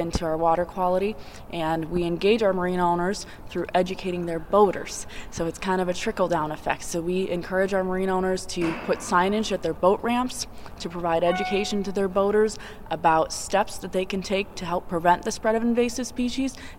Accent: Cleveland, Ohio, United States; So I'm born and raised in Cleveland, Ohio, went down the path of marine biology

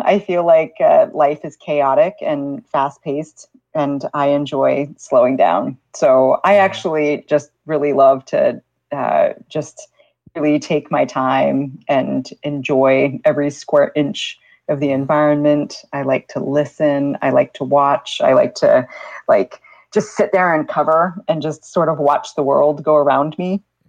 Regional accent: United States; now in Copenhagen, Denmark; I'm here right now in Copenhagen, but I'm American.

